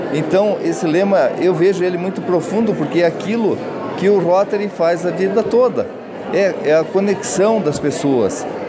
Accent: Campos Novos, Santa Catarina, Brazil; lá da minha cidade, que sou de Campos Novos, né?

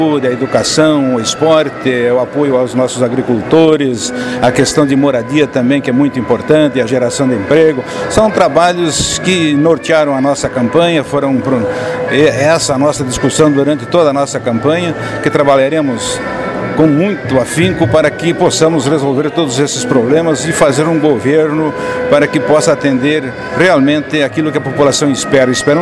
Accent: Rio Grande do Sul, Brazil; moved away as an adult; now in Paula Freitas, Brazil; fui eleito vereador ainda na minha terra natal, lá no Rio Grande do Sul, isso em 1982. Vim de lá, transferi meu domicílio eleitoral para Paula Freitas

